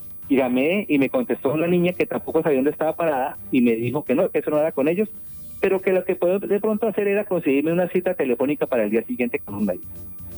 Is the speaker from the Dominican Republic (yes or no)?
no; Colombia; Lo hago como ciudadano colombiano con derechos legales y constitucionales